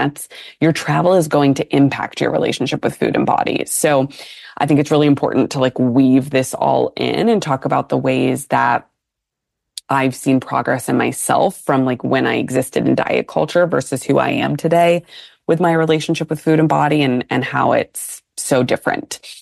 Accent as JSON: {"language": "English", "region": "Northeast", "country": "United States", "said": "I am from the Northeast."}